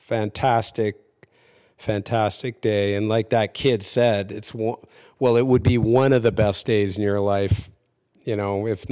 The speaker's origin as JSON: {"language": "English", "town": "Victoria", "region": "British Columbia", "country": "Canada", "said": "I'd never been past Winnipeg, and I'm from Victoria, British Columbia."}